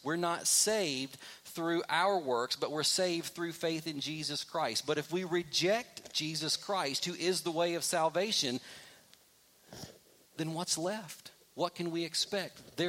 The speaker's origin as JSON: {"language": "English", "region": "Kentucky", "country": "United States", "tie": "born or raised there", "said": "I grew up in Kentucky, a tobacco state."}